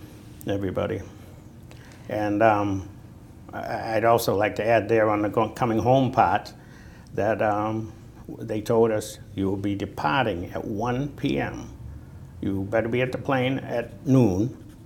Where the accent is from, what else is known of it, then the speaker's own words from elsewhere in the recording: Boston, Massachusetts, United States; accent: Boston; and my Boston accent would sneak out now and then, some of the storekeepers thought I was a New Zealander